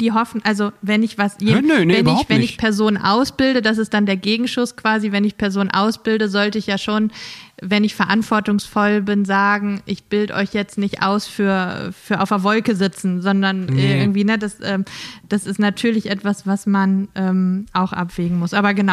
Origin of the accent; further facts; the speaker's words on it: Lower Saxony, Germany; dadurch, dass ich ja in Friesland aufgewachsen bin und das sozusagen meine Heimatregion ist, war ich dort